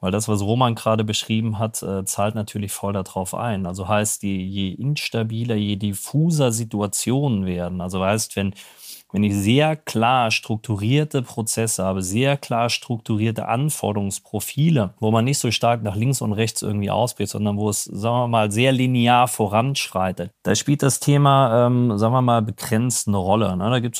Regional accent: Cologne, North Rhine-Westphalia, Germany; als Kölner

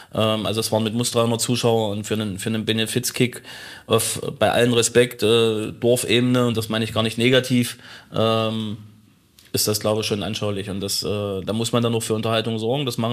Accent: Bernburg, Saxony-Anhalt, Germany; ist eine Bernburgerin, wo ich herkomme

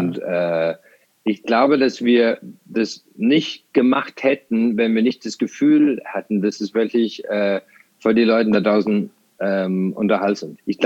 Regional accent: Ireland; born or raised there

